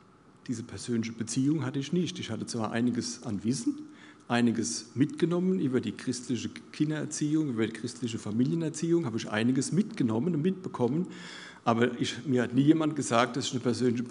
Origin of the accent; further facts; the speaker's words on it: Gronau, Germany; Und als ich dann in den Jugendkreis gekommen bin bei uns in Gronau